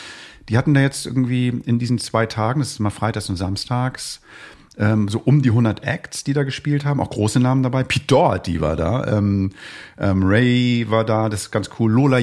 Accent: Hamburg, Germany; Also für mich als Hamburger ist es irgendwie fantastisch.

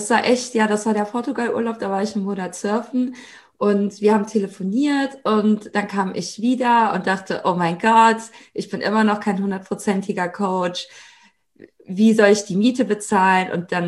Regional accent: Italy; ich bin ja Italienerin.

